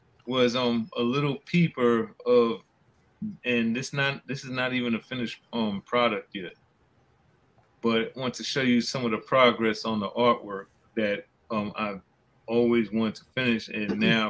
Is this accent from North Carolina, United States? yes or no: no; Bronx, New York, United States; No, I'm from the Bronx, so of course, like, I could definitely resonate with a whole lot of stories